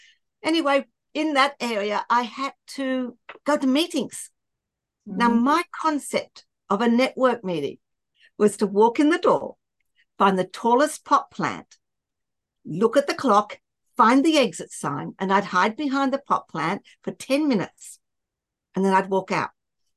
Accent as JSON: {"language": "English", "town": "Canberra", "region": "Australian Capital Territory", "country": "Australia", "tie": "born or raised there", "said": "I grew up in Canberra, which is our capital city in Australia."}